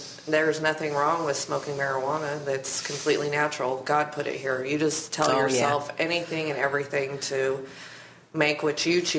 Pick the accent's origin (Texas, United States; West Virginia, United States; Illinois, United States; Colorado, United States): Colorado, United States; I come from Colorado, and the laws have changed since the past few years